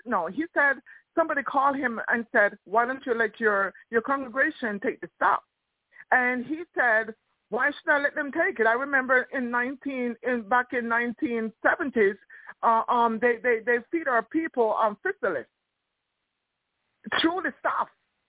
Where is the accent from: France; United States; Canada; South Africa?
Canada; I'm from Canada. Canada.